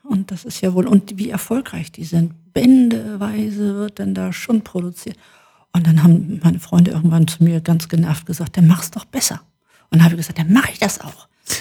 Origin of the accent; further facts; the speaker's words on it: Hamburg, Germany; born there; now in Wewelsfleet, Germany; als ich von Hamburg, ich bin eigentlich gebürtige Hamburgerin, hier nach Wewelsfleet gezogen bin.